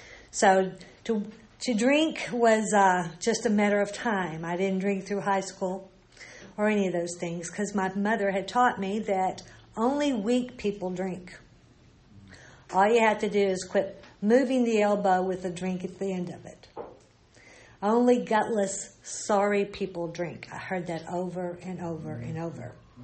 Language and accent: English; Arkansas, United States; born there; I was born in Arkansas.